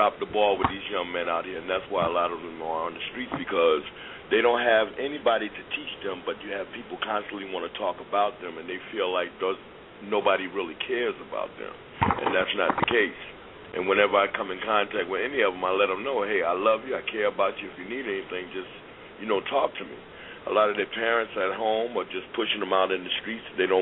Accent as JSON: {"language": "English", "town": "Toledo", "region": "Ohio", "country": "United States", "said": "I'm from Toledo, Ohio. … I represent Family Baptist Church"}